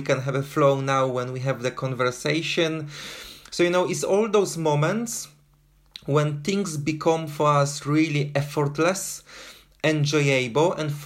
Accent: Poland; now in London, United Kingdom; originally I'm from Poland. I live for the past 21 years in London

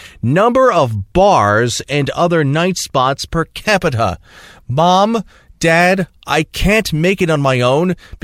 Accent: New Jersey, United States; Number 7, my home state, New Jersey.

